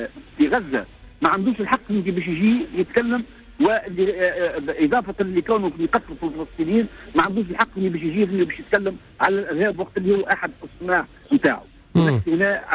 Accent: Tunisia; أنا في كتونسي

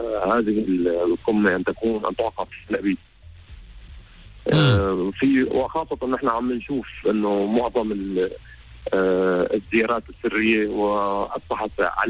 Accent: Syria; نحن عرب ندافع عن العرب كعروبة ونحن سوريين بعدها

